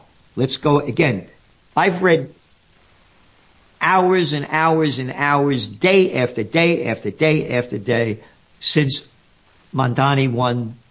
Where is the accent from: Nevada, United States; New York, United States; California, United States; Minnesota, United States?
New York, United States; New York City; Again, I'm a New Yorker.